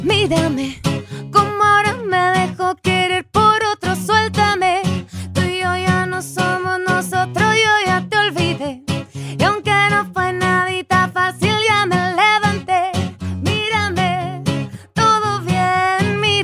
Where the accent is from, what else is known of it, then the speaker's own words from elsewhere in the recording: Guadalajara, Jalisco, Mexico; O sea, pero es que yo soy de Guadalajara.